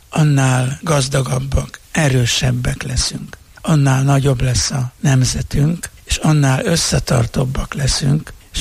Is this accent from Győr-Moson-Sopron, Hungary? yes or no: yes; Farád, Győr-Moson-Sopron, Hungary; Az én szülőföldem, ha visszatekintek a gyerekkoromra, az nem más, mint a szülőfalu Farád, a hanság fara vége.